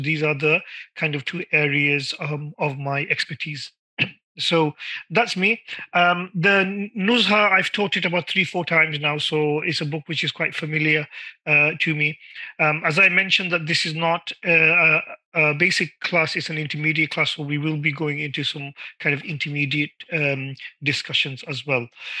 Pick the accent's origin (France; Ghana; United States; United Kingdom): United Kingdom; Oldham, North West England; I am originally from Oldham, Greater Manchester. I did my Alimiyah in Darulum, Birmingham, Coventry Road, and then Darulum Bury, graduated in year 2000.